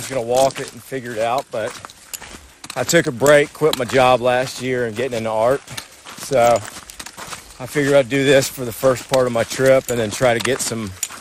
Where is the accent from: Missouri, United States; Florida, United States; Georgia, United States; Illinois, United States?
Florida, United States; Tallahassee; From Tallahassee, Florida.